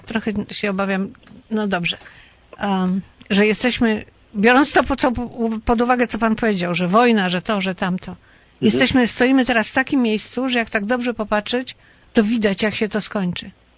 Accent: Łódź, Łódź Voivodeship, Poland; ja pochodzę z Łodzi, a nie z żadnego Dolnego Śląska.

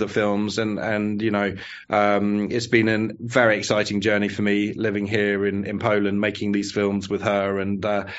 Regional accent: England, United Kingdom; growing up in rural England in the 1980s and the 1990s.

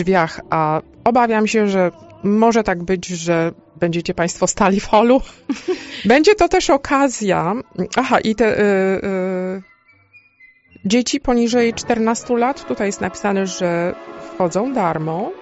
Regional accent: Jaworzno, Lesser Poland, Poland; dlatego że ja jestem ze Śląska. Wychowałam się w Jaworznie, ale bardzo dużo czasu spędziłam w Katowicach, w Bytomiu

